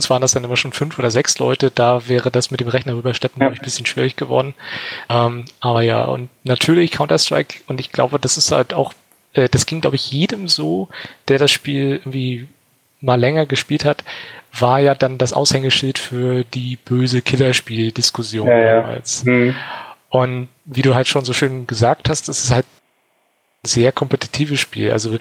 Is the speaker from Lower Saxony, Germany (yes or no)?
no; Rostock, Mecklenburg-Vorpommern, Germany; wir sind damals auch tatsächlich da beim Sinister bei uns in Rostock im Kino war halt ein Internetcafé